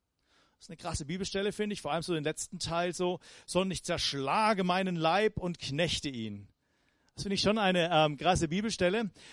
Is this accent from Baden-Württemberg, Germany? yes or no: yes; Weinstadt, Baden-Württemberg, Germany; Ja, und ich komme aus Weinstadt. Das ist 15 Kilometer östlich von hier. Ja, das ist mein Herkunft.